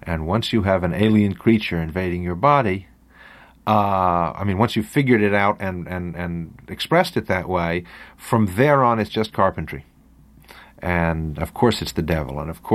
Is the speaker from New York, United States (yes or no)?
yes; White Plains, New York, United States; When I grew up in White Plains, which was absolutely the capital of boredom. I mean, it's like Australia, reduced to one small town and stuck in Westchester.